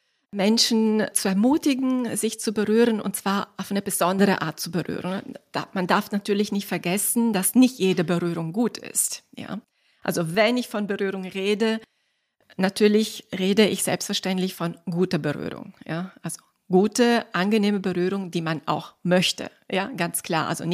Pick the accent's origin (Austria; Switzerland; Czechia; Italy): Italy; moved away as an adult; now in Germany; Also ich bin Italienerin, vielleicht sollte ich das im Vorwege erwähnen und bin erst mit 25 nach Deutschland gekommen. Also ich bin dann kulturell sozusagen in Italien aufgewachsen